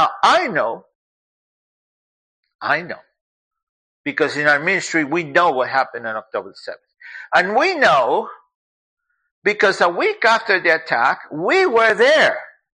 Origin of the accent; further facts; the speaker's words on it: Argentina; English is a second language; I grew up in Argentina, and the worst time was the time of siesta, because there's nothing to do.